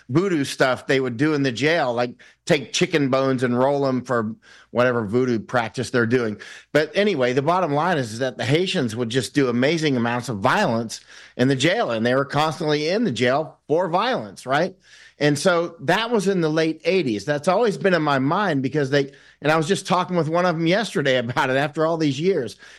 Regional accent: Winter Haven, Florida, United States; I'm from Polk County, Florida, Winter Haven, Florida.

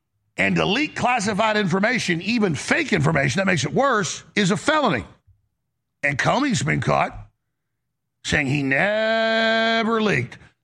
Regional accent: Dallas, Texas, United States; And multiple times in my life, growing up in Dallas, and then a few times in my adult life in my own houses

